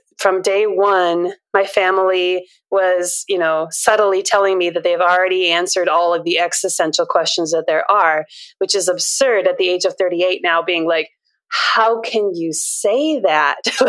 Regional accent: Minnesota, United States; born there; I'm 38. And so I was born in Minnesota at the age of being born.

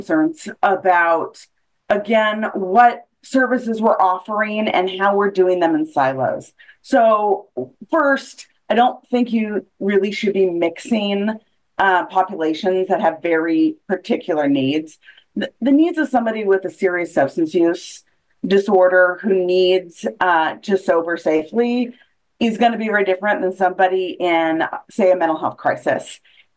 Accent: Salem, Oregon, United States; now in Portland, United States; I am a native Oregonian, born and raised in Salem, but I've lived in Portland for 22 years now.

